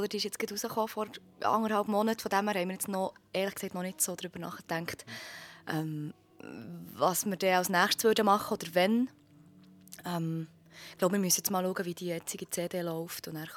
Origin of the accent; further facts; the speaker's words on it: Bern, Switzerland; als Berner ist das immer so das Hauptziel, dass man mal eins vom Gurten kann spielen kann.